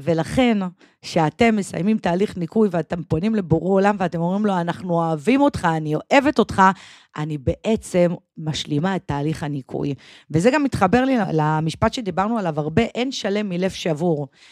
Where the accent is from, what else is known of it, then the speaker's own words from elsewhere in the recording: Tel Aviv, Tel Aviv District, Israel; נולדתי בתל אביב, וגם גדלתי ועד היום אני בתל אביב, למשפחה חילונית לחלוטין